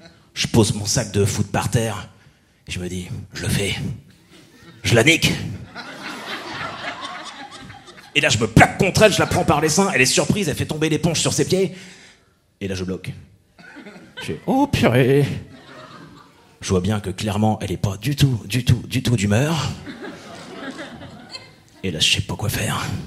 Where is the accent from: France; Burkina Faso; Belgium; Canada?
France; Normandy; Parce que moi, je viens de Normandie